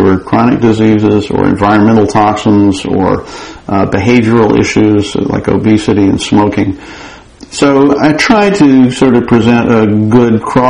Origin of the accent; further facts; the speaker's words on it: Atlanta, Georgia, United States; now in Vermont, United States; I've lived in Vermont for many, many years, but I grew up in Atlanta, and I have ties still there. I have family still there.